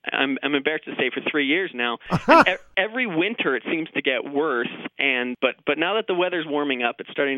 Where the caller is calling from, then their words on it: Lakewood, Colorado, United States; I'm calling from Lakewood, Colorado.